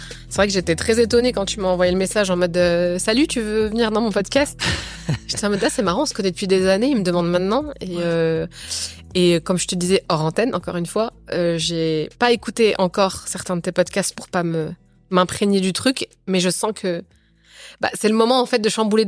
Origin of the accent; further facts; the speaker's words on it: Dugny, Île-de-France, France; Donc moi, j'ai grandi à Duny, D-U-G-N-Y, à côté du Bourget.